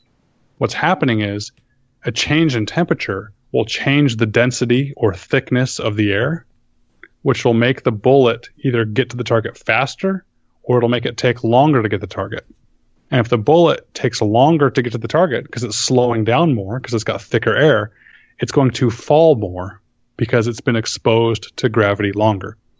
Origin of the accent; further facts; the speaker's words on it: Phoenix, Arizona, United States; you zero your rifle where I grew up in Phoenix, and you go up to Flagstaff at 7,000 feet to go elk hunting.